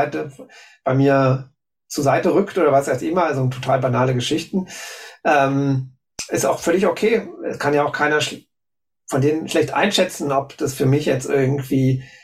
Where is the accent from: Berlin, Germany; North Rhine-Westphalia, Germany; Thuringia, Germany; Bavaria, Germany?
Berlin, Germany; ich bin Berliner. Ja, also ich bin in Wilmersdorf, wer sich auskennt, ne? Also City, aufgewachsen. Okay. Ja. Bin dann mit 9 Jahren mit meinen Eltern nach Spandau gezogen. Das war damals noch 80er Jahre. Das heißt, damals noch war Spandau Stadtrand und Dorf.